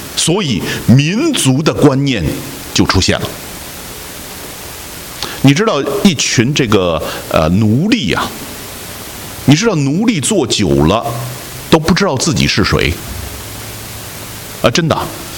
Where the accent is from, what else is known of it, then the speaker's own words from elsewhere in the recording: United States; 知道我是美国来的，那就问美国的一些事